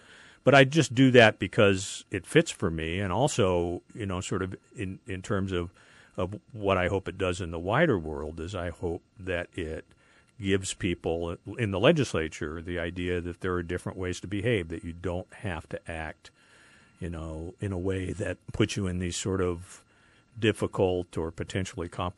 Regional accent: Fairbanks, Alaska, United States; but when I was growing up in Fairbanks, which was a much smaller town then, there were just things you did or you didn't do.

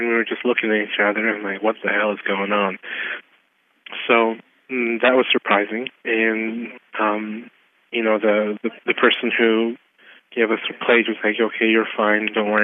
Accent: Sitka, Alaska, United States; And I said I was from Sitka, Alaska.

